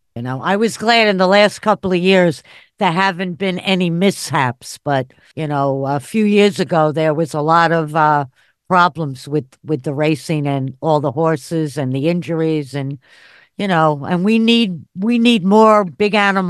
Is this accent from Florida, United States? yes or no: no; New York, United States; You know, I'm from New York, so I've been to Belmont a number of times.